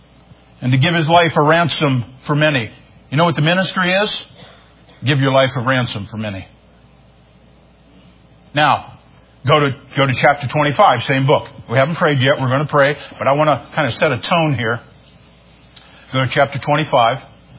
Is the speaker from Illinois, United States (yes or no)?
no; Ohio, United States; now in New York, United States; I am now no longer an Ohioan. I am a New Yorker. I've spent more time here than I have anywhere.